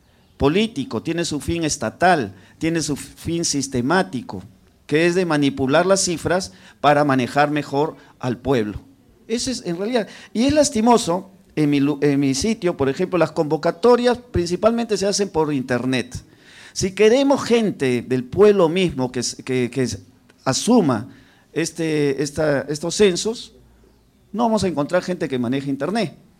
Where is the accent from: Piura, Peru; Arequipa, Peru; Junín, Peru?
Piura, Peru; En el caso de donde vengo, del pueblo de los Ayahuaca, allá en Piura, en la Sierra de Piura